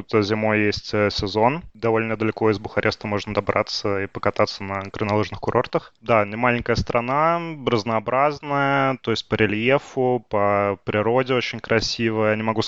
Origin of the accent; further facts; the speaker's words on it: Saint Petersburg, Russia; moved away as an adult; Мы переехали из Санкт-Петербурга, собственно, это город, в котором я родился и вырос.